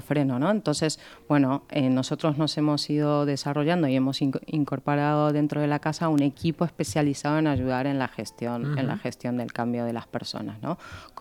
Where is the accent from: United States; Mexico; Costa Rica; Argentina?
Argentina; now in Spain; Yo soy argentina, pero bueno, de corazón y de adopción española, que hace ya 17 años que estoy aquí.